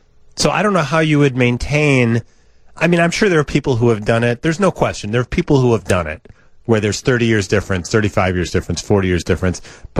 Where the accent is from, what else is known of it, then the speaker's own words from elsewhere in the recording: East Coast, United States; I'm from the East Coast.